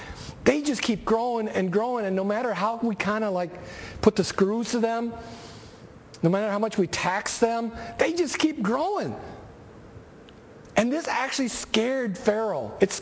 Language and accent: English; United States; I can say growing up in America, I always yearned to go be with my people.